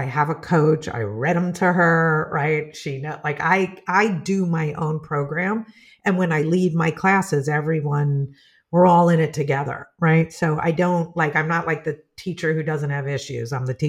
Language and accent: English; United States; as an American, you can 90-day hop from country to, like, you can 90-day hop.